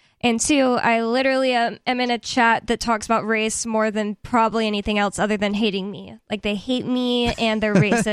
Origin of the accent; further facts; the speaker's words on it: United States; And I've just moved around so much, and I'm American.